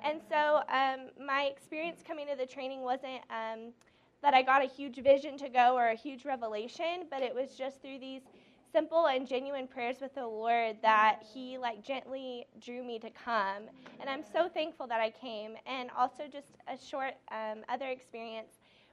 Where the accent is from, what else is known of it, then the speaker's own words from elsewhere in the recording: Norman, Oklahoma, United States; I am from Norman, Oklahoma